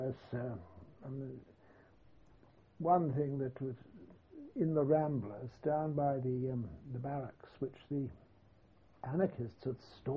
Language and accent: English; England, United Kingdom; They had no problems of any sort from being English.